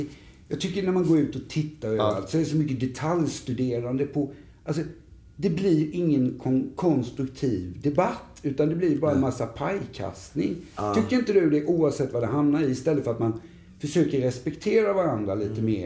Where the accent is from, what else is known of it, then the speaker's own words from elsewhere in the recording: Alby, Stockholm County, Sweden; där jag är uppväxt kom från, i Alby